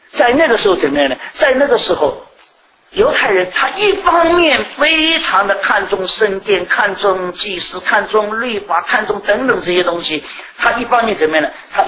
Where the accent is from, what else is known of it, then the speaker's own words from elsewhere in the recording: China; 特别是我们中国人的属于我不知道世界上其他民族是不是这样。